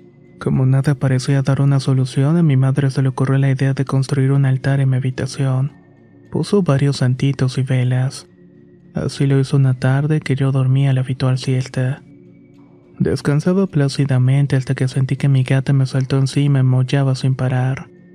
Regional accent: Misiones, Argentina; now in Buenos Aires, Argentina; Soy originaria de Argentina y actualmente vivo en Buenos Aires, aunque mi provincia natal es Misiones. Fue ahí donde crecí y tuve al principio una buena infancia.

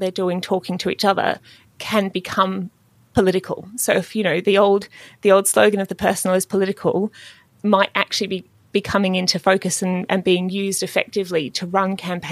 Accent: Australia; I am really passionate about the feeling as an Australian overseas that your country doesn't welcome you anymore

